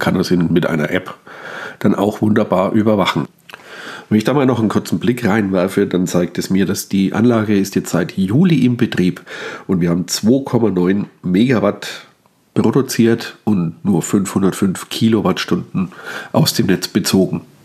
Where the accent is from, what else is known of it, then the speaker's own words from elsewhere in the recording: Bavaria, Germany; Ich stamme ursprünglich aus Mittelfranken, bin, wie das so ist, der Liebe wegen nach Unterfranken verschleppt worden. Ja, aufgrund meiner mittelfränkischen Herkunft liegt es wohl, dass ich so gänzlich dialektfrei spreche.